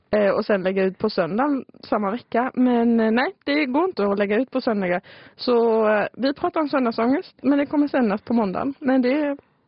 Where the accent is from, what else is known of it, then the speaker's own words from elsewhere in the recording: Germany; also born or lived in Emmaboda; now in Kalmar County, Sweden; Jag är ifrån Tyskland.